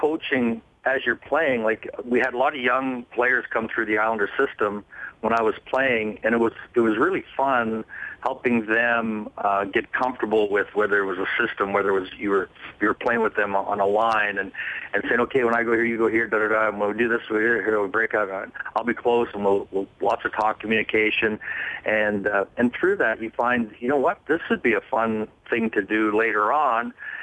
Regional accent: Saskatchewan, Canada; I was from Saskatchewan

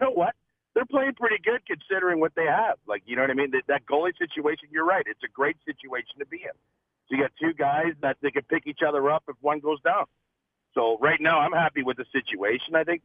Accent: Montreal, Quebec, Canada; born there; I was born in Montreal.

